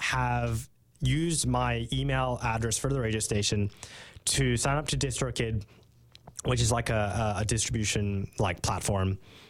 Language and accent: English; Canada; Hello, I'm an admirer from Canada.